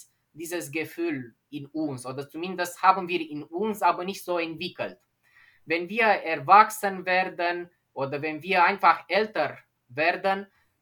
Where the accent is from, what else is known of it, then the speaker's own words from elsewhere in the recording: Rădăuți, Suceava County, Romania; first language Romanian; German is a second language; Also kann man sagen, dass Radauz ist meine Heimatstadt.